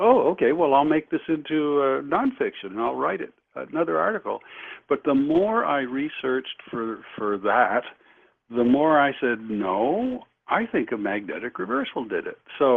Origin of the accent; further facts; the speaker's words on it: Vermont, United States; I was born and raised in Vermont